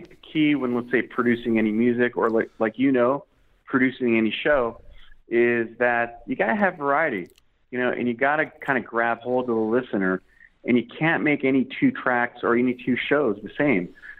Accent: Chicago, Illinois, United States; also born or lived in Boston / Bay Area; now in Yerevan, Armenia; you know, I grew up in Chicago, I lived in Boston, Bay Area.

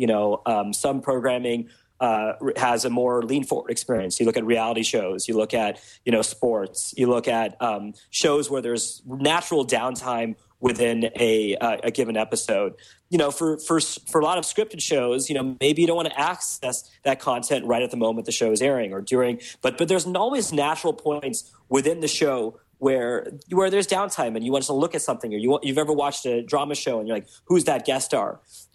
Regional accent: Chicago, Illinois, United States; born there; also born or lived in Saudi Arabia; I was born in Chicago, and lived in Saudi Arabia, where there's literally nothing to do.

